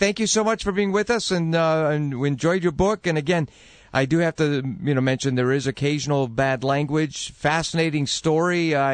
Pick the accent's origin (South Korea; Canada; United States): United States; I'll tell you what, I thank God that I'm an American